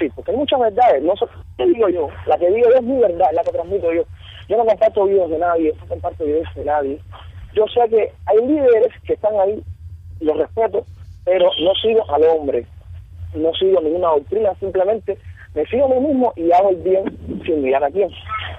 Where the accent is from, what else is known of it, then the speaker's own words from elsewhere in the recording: Cuba; Como todo cubano, me levanto tempranito y salgo para la calle a buscarme el peso del día a día